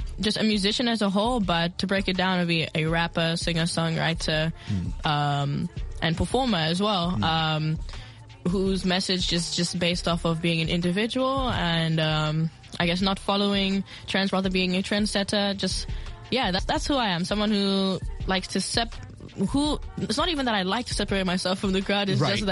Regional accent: South Africa; Born in Ireland, but I grew up in South Africa.

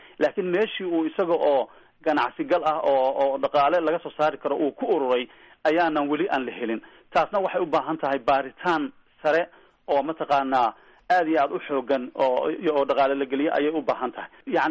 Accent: Galkayo, Mudug, Somalia; born there

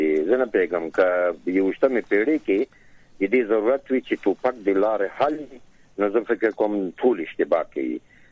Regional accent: Paktia, Afghanistan; درته زه د پکتیا ولایت یم،

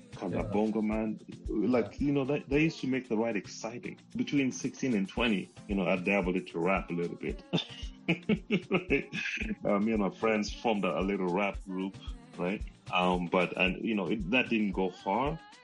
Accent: Homa Bay, Homa Bay County, Kenya; I was born in Kenya, grew up in Homa Bay.

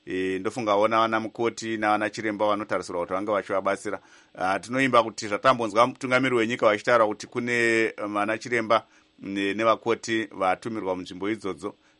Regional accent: Harare, Zimbabwe; I'm from Harare, but she's from Rewa.

